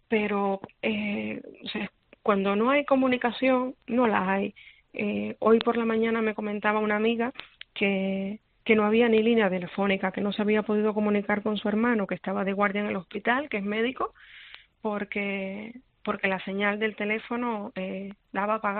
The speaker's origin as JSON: {"language": "Spanish", "region": "Holguín", "country": "Cuba", "said": "yo soy de Holguín, del oriente del país"}